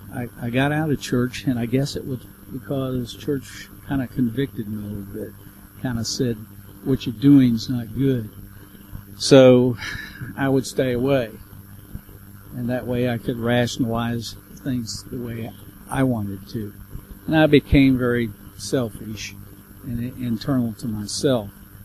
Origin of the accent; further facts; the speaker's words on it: St. Louis, Missouri, United States; I grew up in St. Louis, Missouri.